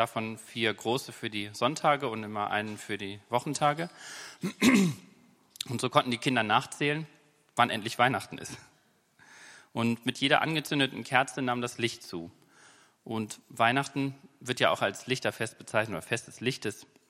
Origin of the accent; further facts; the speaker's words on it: Hamburg, Germany; Es kommt aus meiner Heimat, aus Hamburg.